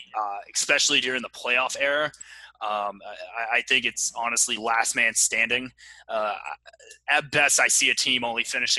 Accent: Mobile, Alabama, United States; I grew up in Mobile, Alabama.

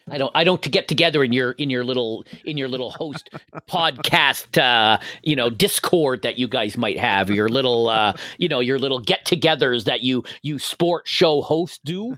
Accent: Canada; I'm Canadian, so what do I know?

